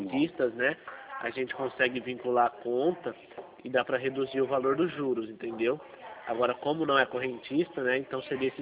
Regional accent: São Paulo, Brazil; Sou do interior de São Paulo

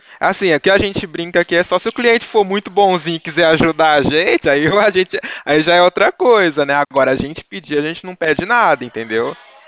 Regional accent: Ribeirão Preto, São Paulo, Brazil; Eu sou daqui de Ribeirão. Ribeirão Preto, São Paulo.

